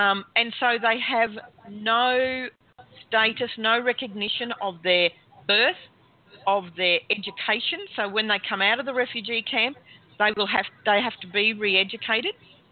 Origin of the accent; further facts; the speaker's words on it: Australia; And I was sitting beside a lady who was, you know, eyeing me with such glee that I was from Australia.